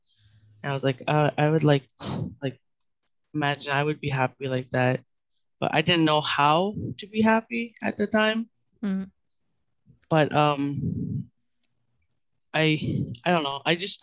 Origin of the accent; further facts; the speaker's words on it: Ontario, Canada; I'm from Ginugaming First Nation. I'm Ojibwe, queer, trans man, 22 years old, soon to be 23.